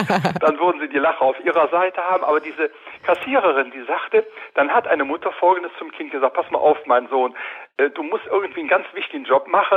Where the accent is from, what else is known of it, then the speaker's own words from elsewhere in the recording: Cologne, North Rhine-Westphalia, Germany; Und wir wollten auch nicht in Köln, wir sind Kölner